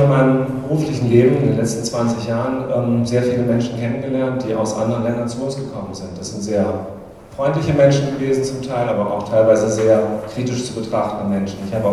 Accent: Freiburg, Baden-Württemberg, Germany; Ich bin in Freiburg zur Welt gekommen, genauso wie meine Kinder. Ich bin hier in Landwasser in den Kindergarten gegangen.

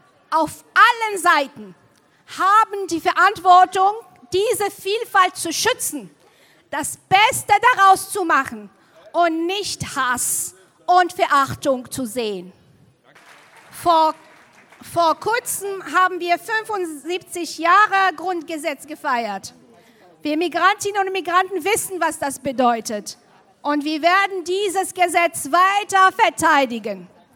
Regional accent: Morocco; now in Freiburg, Germany; Ich komme aus Marokko und lebe seit über 20 Jahren hier in dieser Stadt.

